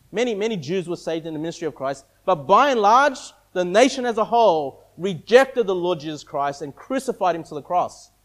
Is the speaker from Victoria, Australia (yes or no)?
no; Sydney, New South Wales, Australia; now in Sunshine Coast, Australia; I was born and raised in Sydney.